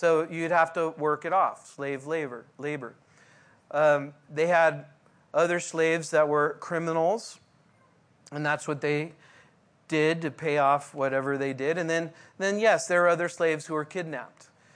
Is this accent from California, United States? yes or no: yes; California, United States; I don't know, when I grew up in California, is well known, if you go to Mexico, what's the saying?